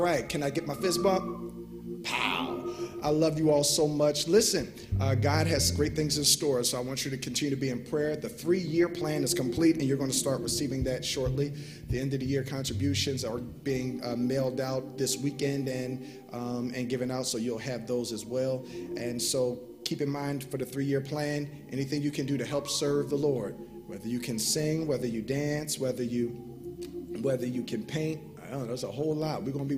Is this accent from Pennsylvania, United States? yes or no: yes; Pennsylvania, United States; also born or lived in Georgia, United States; now in New York, United States; this is the second time in my 39 years that I have not been a Pennsylvanian. For 4 years, I was a Georgian, and then I went back to Pennsylvania, and now I'm a New Yorker.